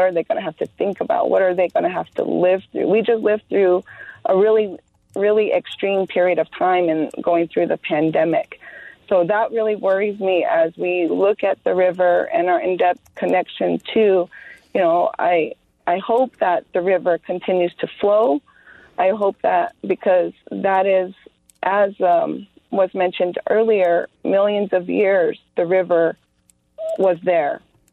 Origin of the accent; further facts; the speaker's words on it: New Mexico, United States; As you heard earlier, I'm from the Pueblos, and our way of life is interdependent upon our environment.